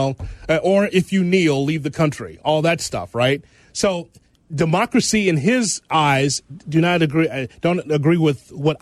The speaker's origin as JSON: {"language": "English", "town": "Chicago", "region": "Illinois", "country": "United States", "said": "I'm not going anywhere. I'm an American and I'm a mm-hmm. Chicagoan."}